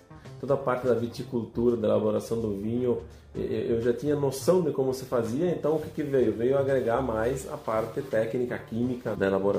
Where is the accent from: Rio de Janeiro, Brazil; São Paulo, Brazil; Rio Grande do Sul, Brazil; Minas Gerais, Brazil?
Rio Grande do Sul, Brazil; Flores da Cunha; vocês já vão perceber pelo meu sotaque que eu sou do Rio Grande do Sul, de Flores da Cunha, nascido em Flores da Cunha, criado aqui, sou de família de produtores e sempre estive envolvido no meio do vinho. Desde criança, eu sou de descendência italiana